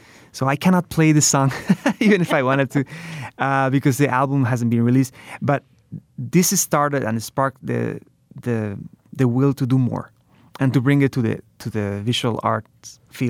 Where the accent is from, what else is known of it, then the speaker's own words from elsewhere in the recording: Mexico; English is a second language; moved away as an adult; growing up in Mexico, I grew up there until I was 18 years old, and looking how beautiful the country is